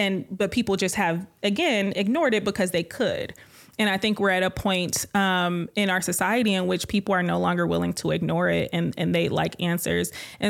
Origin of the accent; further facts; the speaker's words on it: Detroit, Michigan, United States; That's how I grew up in Detroit. We didn't have grocery stores. Guess what? We had a garden. Everybody shared the garden.